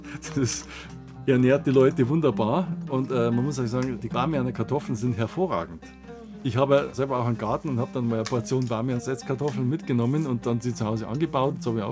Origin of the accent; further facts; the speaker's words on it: Landsberg, Bavaria, Germany; Ich bin ja aus Landsberg